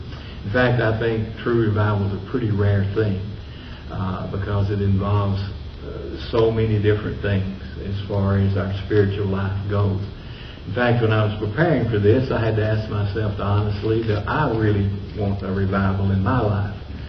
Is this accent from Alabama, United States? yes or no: yes; Alabama, United States; I grew up in North Alabama, and it was just part of what you did.